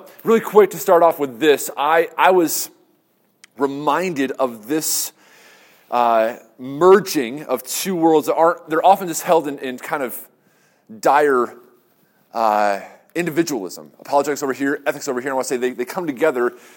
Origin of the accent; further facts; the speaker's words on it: New York, United States; I'm from New York, so I'm going to start on time.